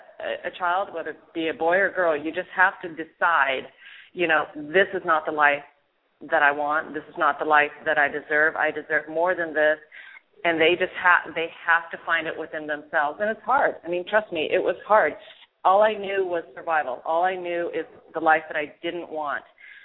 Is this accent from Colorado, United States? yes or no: no; Mercer Island, Washington, United States; I was raised on Mercer Island, which is a very, very wealthy community.